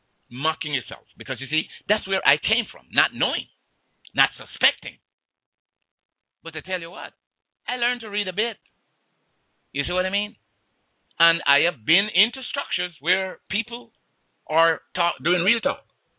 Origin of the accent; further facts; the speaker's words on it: Jamaica; I grew up in Jamaica, and I did a little carpentry.